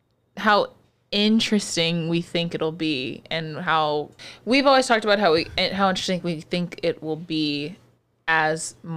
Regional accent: Connecticut, United States; I'm from Connecticut.

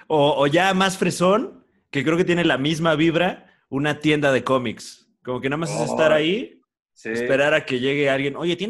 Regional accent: State of Mexico, Mexico; yo soy oriundo del Estado de México.

